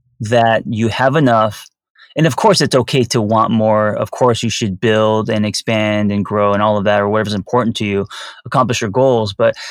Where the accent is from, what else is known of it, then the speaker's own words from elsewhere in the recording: Los Angeles, California, United States; I don't want to blame it on me growing up in Los Angeles, but I'm definitely a lot more materialistic than Noel.